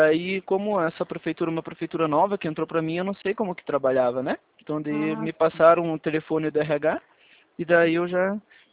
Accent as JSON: {"language": "Portuguese", "region": "Paraná", "country": "Brazil", "said": "Só que eu sou aqui do Paraná."}